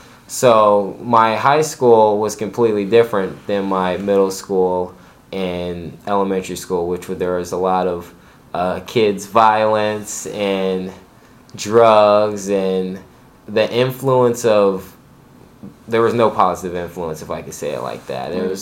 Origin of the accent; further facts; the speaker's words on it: Coatesville, Pennsylvania, United States; born there; I was born in Coatesville, Pennsylvania, which is a suburb of Philadelphia.